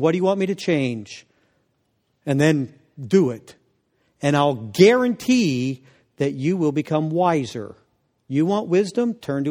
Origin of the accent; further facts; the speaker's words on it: Kansas, United States; She was in Albany, New York. I was from Kansas.